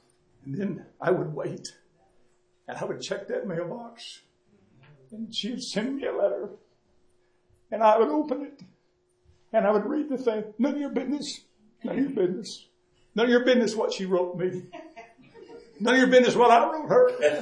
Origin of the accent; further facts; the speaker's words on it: Dallas, Texas, United States; I was raised in Dallas, Texas. My wife was raised from Fort Worth.